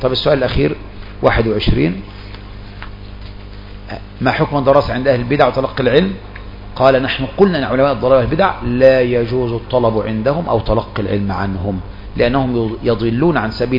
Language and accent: Arabic; Saudi Arabia; هيئة كبار العلماء عندنا في السعودية